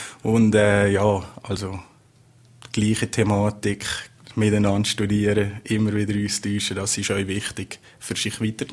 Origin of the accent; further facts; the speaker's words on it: Valais, Switzerland; Das verkommt man hier mit als Walliser, denke ich.